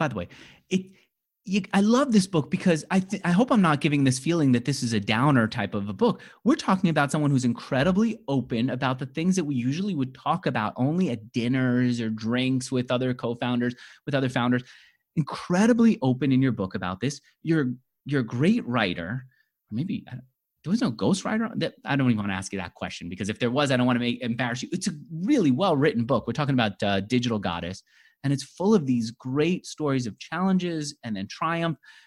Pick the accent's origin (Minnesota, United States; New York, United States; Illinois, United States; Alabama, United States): New York, United States; that's the belief I had growing up in New York.